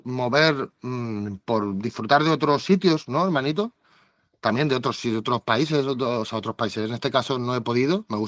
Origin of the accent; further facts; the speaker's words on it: Canovelles, Catalonia, Spain; El cuarto al lado de Canovellas, que es mi pueblo.